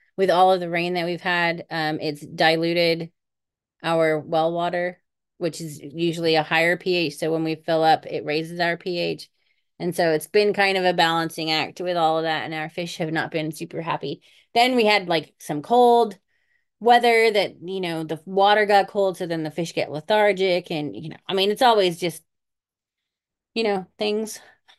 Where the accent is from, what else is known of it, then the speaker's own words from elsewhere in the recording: Australia; I'm from Australia.